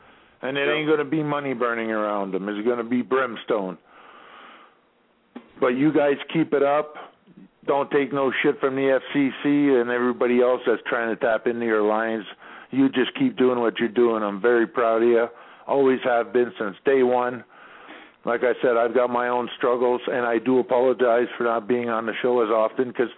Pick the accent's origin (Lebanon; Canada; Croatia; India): Canada; I'm a Canadian